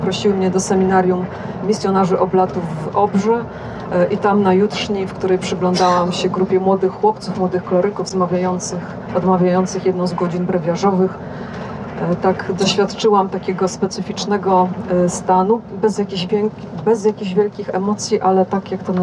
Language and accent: Polish; Lubin, Lower Silesian Voivodeship, Poland; mama jest diakonisą w kościele zielonoświątkowym w Lubinie. Stamtąd pochodzę.